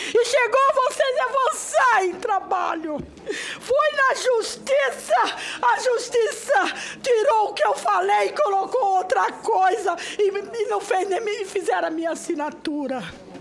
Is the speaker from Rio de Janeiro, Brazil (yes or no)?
yes; Rio de Janeiro, Brazil; porque eu sou do Rio de Janeiro.